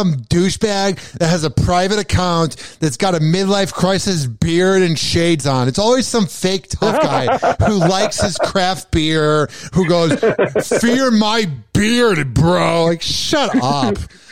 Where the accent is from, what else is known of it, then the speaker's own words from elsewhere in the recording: Chicago, Illinois, United States; I was a fan of Obama because I was from Chicago and it didn't really impact me.